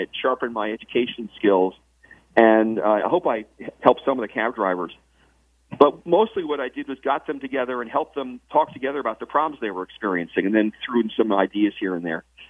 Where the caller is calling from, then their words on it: Columbia, Missouri, United States; Columbia, Missouri.